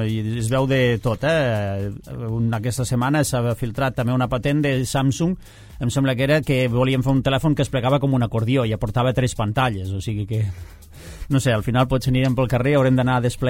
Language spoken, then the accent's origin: Catalan; Catalonia, Spain; n'hi ha una que nosaltres com a catalans ens anirà molt bé